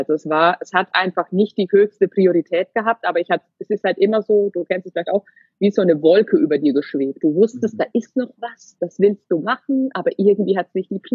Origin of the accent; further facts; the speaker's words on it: Bavaria, Germany; Wir kommen ursprünglich so aus dem Würzburger Raum.